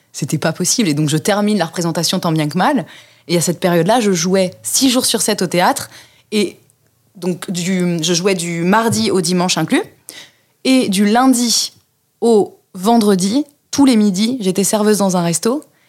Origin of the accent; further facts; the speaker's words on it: Algeria; Je suis algérienne, même si.